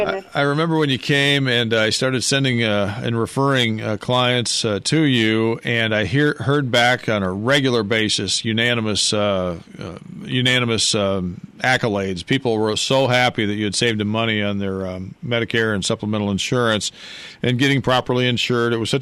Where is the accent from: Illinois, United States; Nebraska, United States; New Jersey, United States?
Illinois, United States; Morris; I'm from Morris originally, so we've got a lot of friends, family, and colleagues and acquaintances in that neck of the woods.